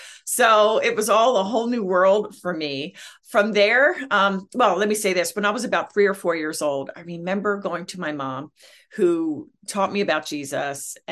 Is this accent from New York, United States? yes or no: no; Philadelphia, Pennsylvania, United States; I'm from Philly. I'm a Philly girl.